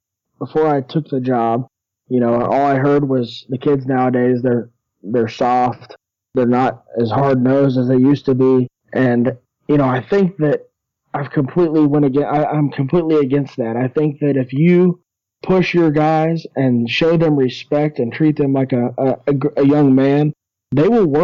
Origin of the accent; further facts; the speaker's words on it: Shawnee, Oklahoma, United States; Well, I grew up in Shawnee, Oklahoma